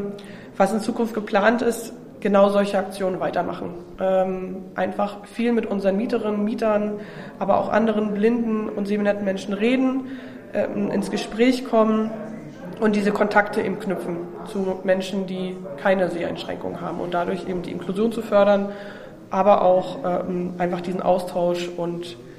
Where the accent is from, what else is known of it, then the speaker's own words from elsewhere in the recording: Neukloster, Mecklenburg-Vorpommern, Germany; Ich komme, wie gesagt, aus Mecklenburg-Vorpommern, aus einem relativ kleinen Ort, der heißt Neukloster.